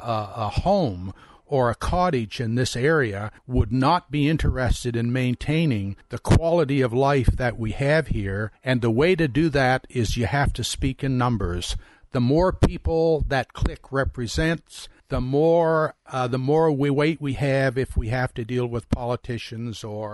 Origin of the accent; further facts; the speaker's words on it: Canada; In fact, I'm a Canadian myself